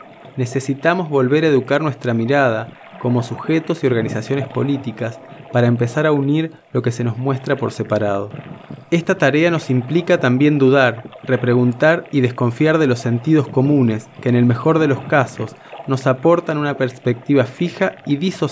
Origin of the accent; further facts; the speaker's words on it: Argentina; nos implica no solo como argentinas y argentinos, sino también en diálogo con nuestros países vecinos.